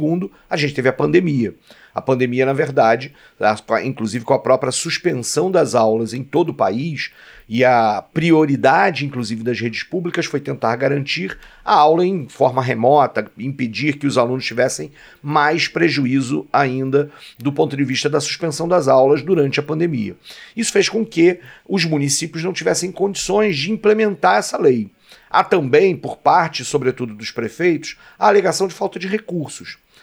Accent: Rio de Janeiro, Brazil; O município de onde eu venho, que é o município do Rio de Janeiro, a capital do estado do Rio de Janeiro

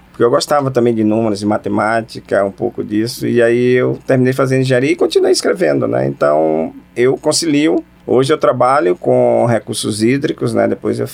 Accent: Teresina, Piauí, Brazil; apesar de eu ser urbano, né? Eu nasci já na capital, em Teresina. Meus avós são de Oeiras, mas eu já nasci em Teresina, né? Eu nasci assim na região, no bairro do Barrocão

